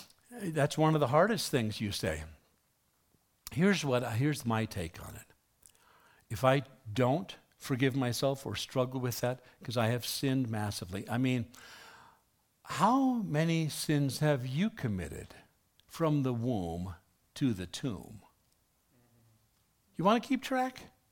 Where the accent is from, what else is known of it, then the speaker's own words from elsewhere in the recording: New York City, New York, United States; I grew up in New York getting rolled daily for my milk money in the hallways of PS1, public school 1 in New York City.